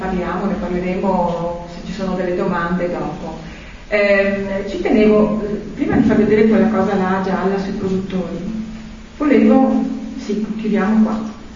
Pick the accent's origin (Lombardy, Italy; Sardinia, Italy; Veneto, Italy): Veneto, Italy; Venice; now in Padova, Italy; io arrivo dalla campagna, in realtà io sono veneziana, non padovana, però arrivo dalla provincia di Padova in questo momento, vivo lì.